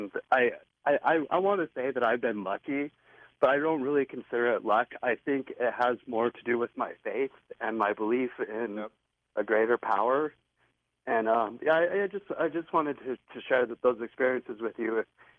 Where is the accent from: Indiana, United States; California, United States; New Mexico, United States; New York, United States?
New Mexico, United States; I grew up in New Mexico. I grew up listening to your show with my dad.